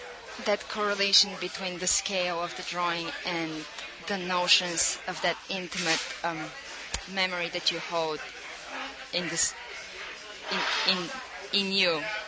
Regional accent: Bulgaria; now in San Francisco, United States; I was born and raised in Bulgaria, and I found my way to the United States in the year of 1999.

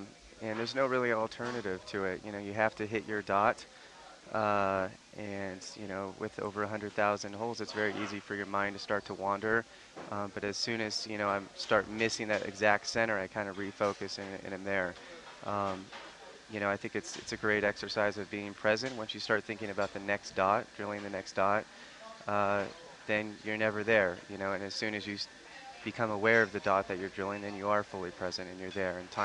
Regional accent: United States; I am American.

